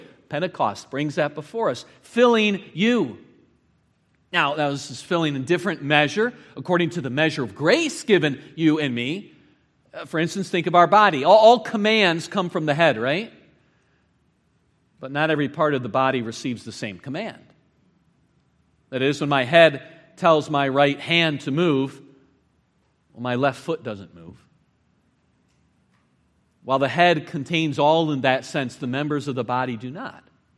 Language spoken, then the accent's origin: English; United States; born there; I was born into a Christian family. I was born in America.